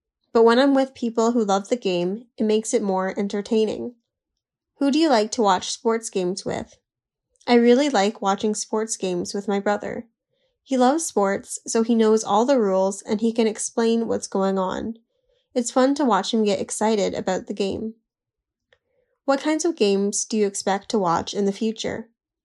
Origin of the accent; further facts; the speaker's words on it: China; Plus, the football team in my hometown is one of the best in China.